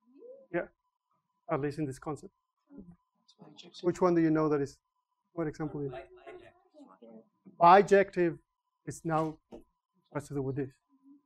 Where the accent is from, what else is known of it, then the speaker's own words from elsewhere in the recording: Argentina; I'm from Argentina.